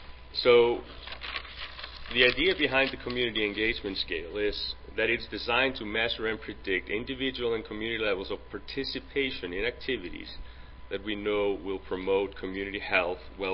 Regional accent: Iceland; English is a second language; I'm from Iceland in Europe, in case you're thinking about the accent, which is always the case.

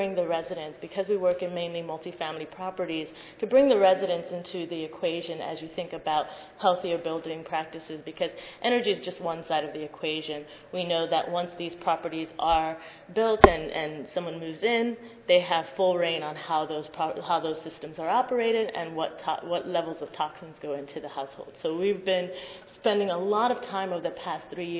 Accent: New York City, New York, United States; I'm from New York City, we have a very, very diverse population

